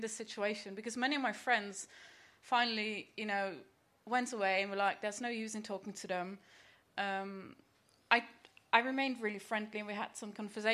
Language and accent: English; Netherlands; But then I'm from the Netherlands and we have these right-wing politicians there